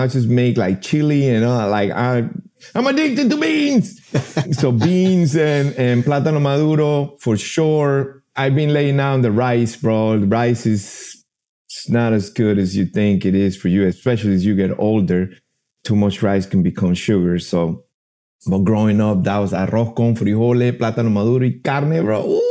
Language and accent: English; Panama; I mean, I'm from Panama, so.